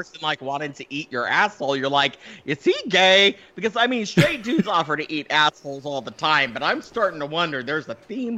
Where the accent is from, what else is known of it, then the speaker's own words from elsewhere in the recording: Texas, United States; born there; You know, it's funny you say that. I was born in Texas.